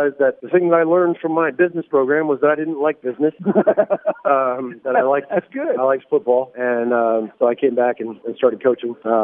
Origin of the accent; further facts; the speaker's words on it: St. Petersburg, Florida, United States; I'm from Florida originally, and grew up there. Spent my whole childhood life there.